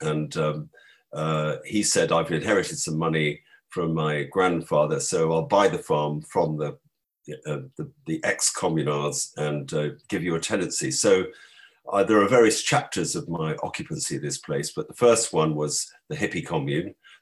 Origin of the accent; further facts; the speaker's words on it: London, United Kingdom; I grew up in London.